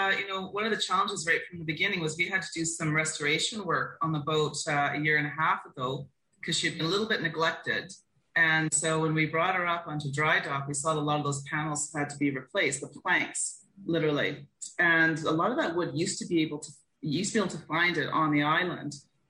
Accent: Calgary, Alberta, Canada; Calgary. Yeah, so I learned how to sail on a small lake, and that started when I was about 10 years old.

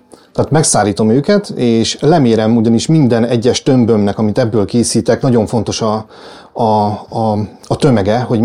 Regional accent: Kisköre, Heves, Hungary; én a Tisza mellett nőttem föl Kiskörén, a Kiskörei vízi erőműnél egész pontosan

